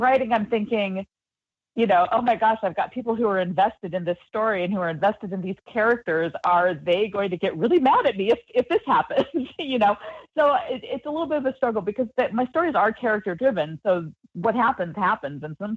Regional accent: West Coast, United States; I grew up on the West Coast, but I spent a lot of time going back to the Midwest and visiting extended family.

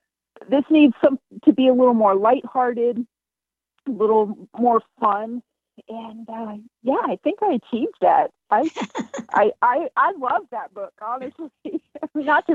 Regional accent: New England, United States; And I grew up in New England

